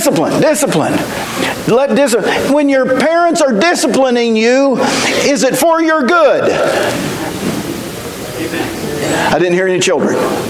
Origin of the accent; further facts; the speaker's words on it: West Virginia, United States; I grew up in West Virginia. We didn't have anything but rocks.